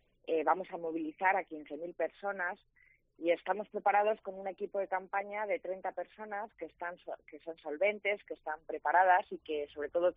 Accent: Ávila, Castile and León, Spain; seguiré a disposición de esta ciudad y de esta provincia, que es mi tierra y la de mi familia

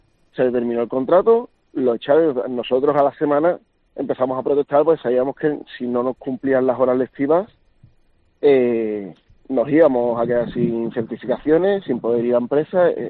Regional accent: Seville, Andalusia, Spain; Yo, por ejemplo, soy de Sevilla

